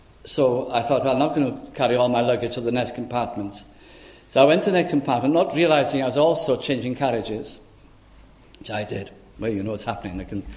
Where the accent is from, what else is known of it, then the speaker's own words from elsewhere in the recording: Manchester, North West England, United Kingdom; I was brought up in Manchester, and how could I be interested in sheep, really?